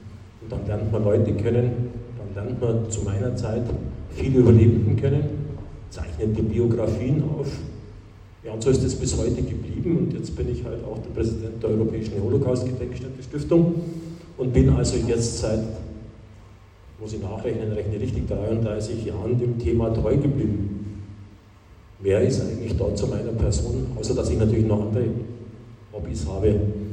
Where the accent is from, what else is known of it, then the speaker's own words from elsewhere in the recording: Landsberg, Bavaria, Germany; weil ich bin in Landsberg aufgewachsen, ich hatte keine Informationen über die Landsberger Geschichte.